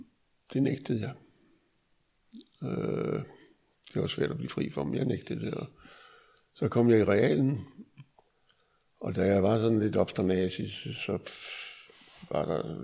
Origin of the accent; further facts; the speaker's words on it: Frederiksberg, Capital Region of Denmark, Denmark; born there; Og jeg blev født i 43 på Frederiksberg.